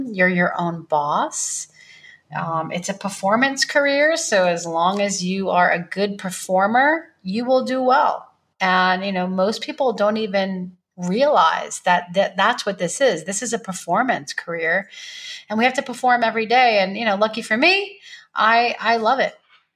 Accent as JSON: {"language": "English", "region": "New York", "country": "United States", "moved": "as an adult", "lives_now": "Las Vegas, United States", "said": "Well, I live in Las Vegas right now. I'm from New York, but 3 years ago I moved to Las Vegas."}